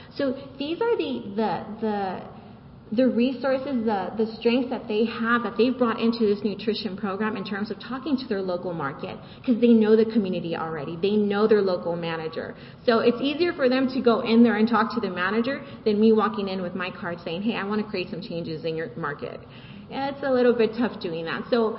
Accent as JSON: {"language": "English", "town": "Los Angeles", "region": "California", "country": "United States", "tie": "born there", "said": "I consider myself a Latina. I was born in Los Angeles. My parents are Salvadorian."}